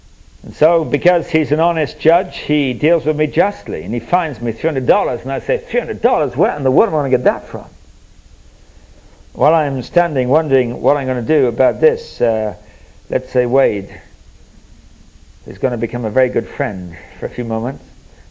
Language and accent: English; United Kingdom; I'm British and we drive on the other side of the road.